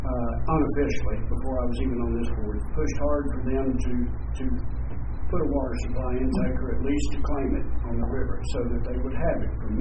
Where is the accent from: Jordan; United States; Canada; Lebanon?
United States; Asheville, North Carolina; I grew up in Asheville, so I've seen it happen all of my life.